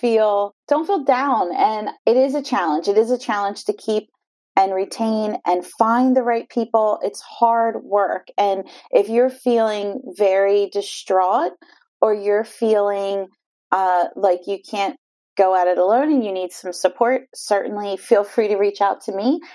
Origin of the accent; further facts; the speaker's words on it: Pennsylvania, United States; So I'm originally from Lancaster County, PA